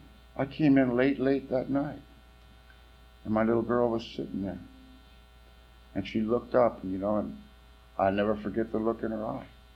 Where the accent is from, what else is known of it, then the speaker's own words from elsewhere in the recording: California, United States; Listen, I'm from California. Let me out of here.